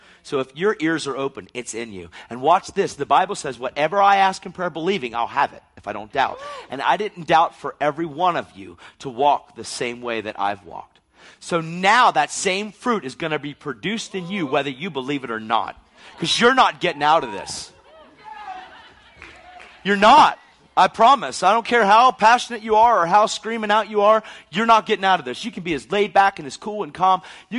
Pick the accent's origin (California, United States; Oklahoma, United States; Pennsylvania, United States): Pennsylvania, United States; Man, where are you from? From Pennsylvania.